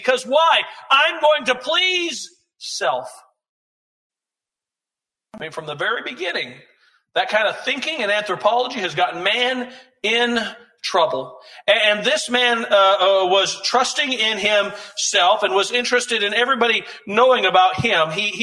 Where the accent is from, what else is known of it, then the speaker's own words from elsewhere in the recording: Kansas, United States; I'm from Kansas. I'm not aquatic whatsoever